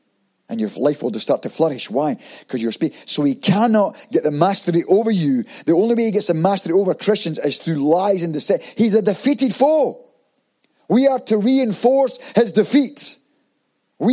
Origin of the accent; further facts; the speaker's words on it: Scotland, United Kingdom; moved away as an adult; now in New Zealand; being American and me being Scottish, you see, you got American passport, I had a British passport.